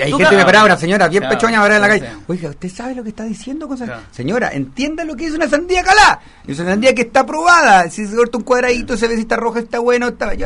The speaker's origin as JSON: {"language": "Spanish", "town": "Paine", "region": "Santiago Metropolitan Region", "country": "Chile", "tie": "born or raised there", "said": "Yo nací allá, nací en Paine, nunca me he movido de allá. Y bien, es bien guasa, es una comuna muy rural."}